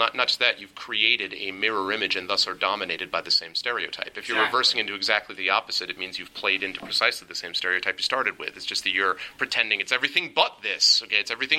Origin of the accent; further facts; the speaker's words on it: Northeast, United States; I grew up in the Northeast, so I thought Portland, Maine.